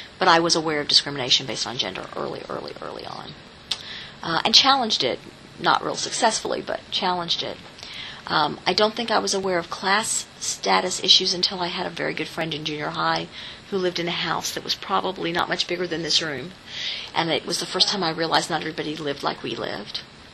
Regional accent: Houston, Texas, United States; I think growing up in Houston, which was such a city world, so many people were moving to all the time.

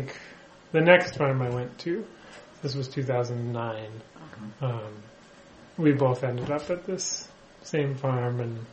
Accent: Cincinnati, Ohio, United States; I grew up in southwestern Ohio, in Cincinnati.

